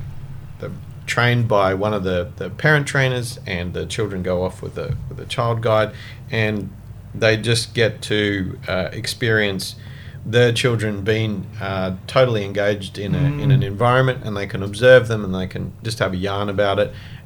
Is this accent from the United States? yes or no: no; Cairns, Queensland, Australia; born there; also born or lived in China / Middle East / Papua New Guinea / Germany; Look, I was born in Cairns. I spent time in China, Middle East, PNG, Germany, a few other different places.